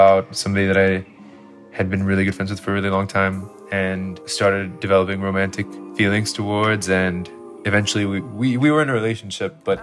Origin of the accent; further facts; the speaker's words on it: Singapore; I grew up in Singapore, queer in Singapore, and even now, it's not super accepted.